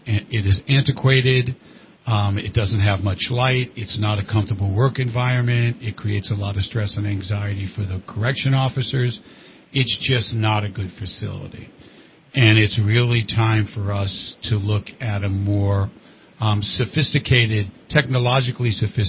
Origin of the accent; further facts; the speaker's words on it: New Jersey, United States; I'm from New Jersey.